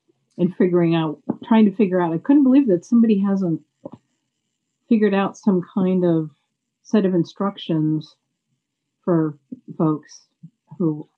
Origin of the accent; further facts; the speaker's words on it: Albany, New York, United States; I'm from Albany, New York.